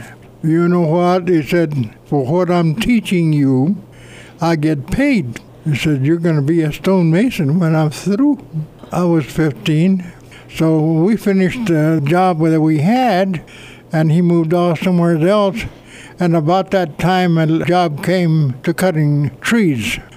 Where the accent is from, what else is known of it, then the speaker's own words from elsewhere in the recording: Deming, New Mexico, United States; born there; I was born on October the 5th, 1918, in Deming, New Mexico.